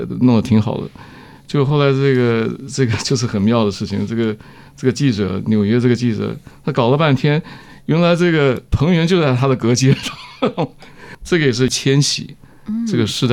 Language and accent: Chinese; Yonghe, New Taipei, Taiwan; 在台北市的外面一个镇现在都划大台北市之内了当时这个一个镇叫做永和。永和都是山东老兵这个我就在永和长大的。